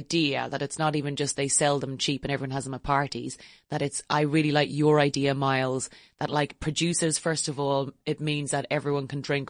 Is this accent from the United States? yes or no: no; Ireland; I am actually Irish, yes. And so when one comes to another country, one spots the little intricacies of a place.